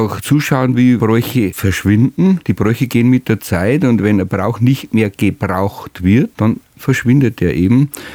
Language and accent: German; Grafenau, Bavaria, Germany; Ich bin in Grafenau geboren und aufgewachsen.